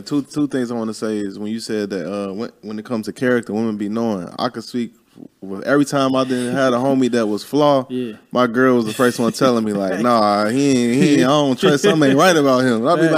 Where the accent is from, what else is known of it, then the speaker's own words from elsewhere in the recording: Chicago, Illinois, United States; I'm like, bro, I'm from Chicago.